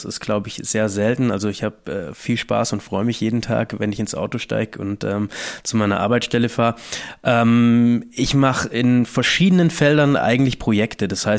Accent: Langenargen, Baden-Württemberg, Germany; Ich bin aufgewachsen in Langenargen am Bodensee, relativ naturnah, ich hatte es nicht weit zu Argen.

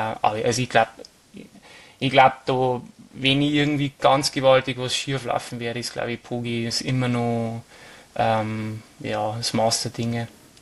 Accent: Germany; ich bin Deutscher

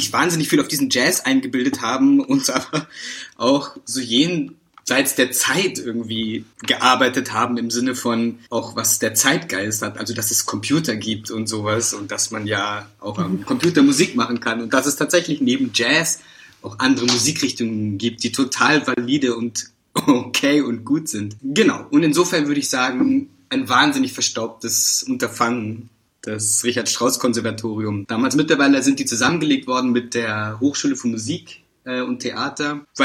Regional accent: Munich, Bavaria, Germany; Da ist er, der Bayer.

